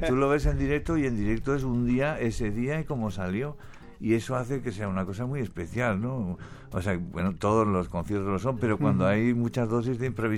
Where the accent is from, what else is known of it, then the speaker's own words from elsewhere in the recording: Pamplona, Navarre, Spain; now in Madrid, Spain; yo soy de Pamplona